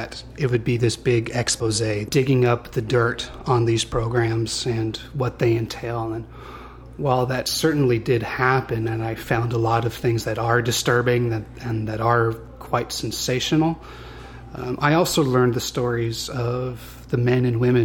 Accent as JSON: {"language": "English", "town": "Sacramento", "region": "California", "country": "United States", "said": "I'm a writer from Sacramento."}